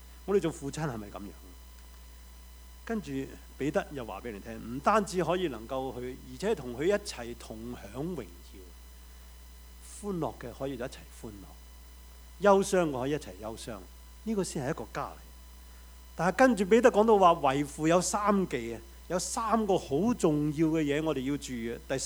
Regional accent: New Territories, Hong Kong; 我记得我在香港新界长大，我们有一间祖屋的，

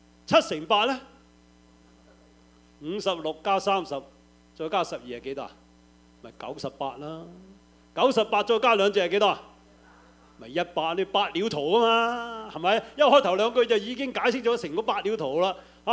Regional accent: Guangdong, China; 我想起我們廣東人有一個好叻嘅才子

